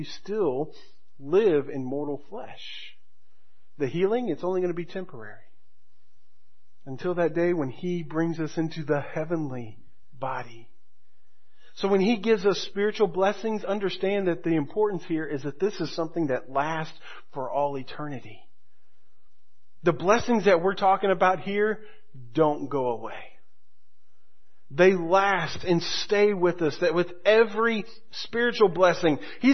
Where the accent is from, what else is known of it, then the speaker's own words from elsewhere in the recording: Florida, United States; You know, I remember growing up in Florida, the different seasons, growing seasons